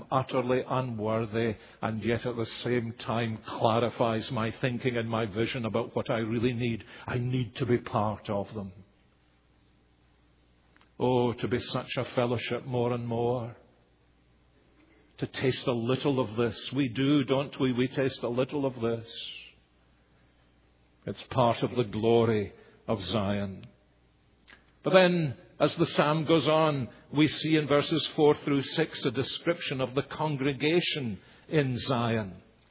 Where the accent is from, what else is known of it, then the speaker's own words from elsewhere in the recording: Scotland, United Kingdom; born there; Like me saying I was born in Scotland.